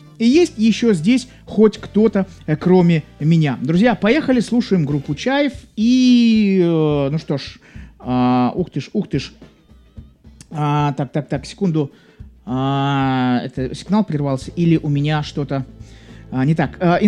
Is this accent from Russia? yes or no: yes; Saint Petersburg, Russia; я из Санкт-Петербурга.